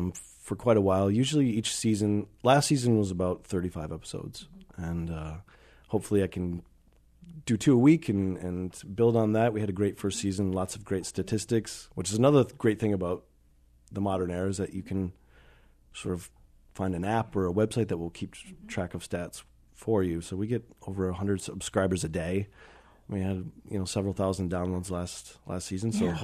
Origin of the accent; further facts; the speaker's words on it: Michigan, United States; Oh, I'm from West Michigan. I live in Lansing right now. I spend a lot of time in the lower half of the state, in Lansing, Grand Rapids, Kalamazoo, Detroit.